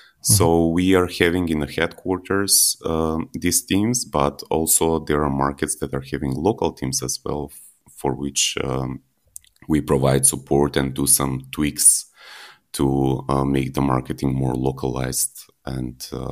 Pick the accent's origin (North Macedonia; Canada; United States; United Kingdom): North Macedonia; now in Germany; I'm coming from Macedonia … living in Germany for over 5 years.